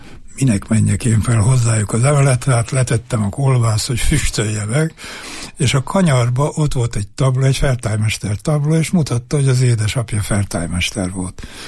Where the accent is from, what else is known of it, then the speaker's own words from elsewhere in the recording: Borsod, Borsod-Abaúj-Zemplén, Hungary; born there; azért el kell mondanom, hogy én nem vagyok egri. Én Borsodon születtem véletlenül, és olyan trauma érhette a világot, hogy Borsodot rögtön megszüntették, Edelényhez csatolták, tehát nincs meg a szülőhelyem.